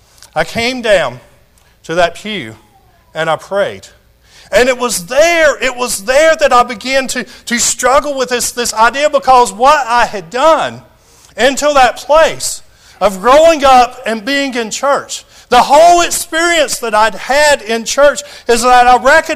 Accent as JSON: {"language": "English", "town": "Tarrant City", "region": "Alabama", "country": "United States", "tie": "born or raised there", "said": "I grew up in Tarrant City. I grew up in a Nazarene church."}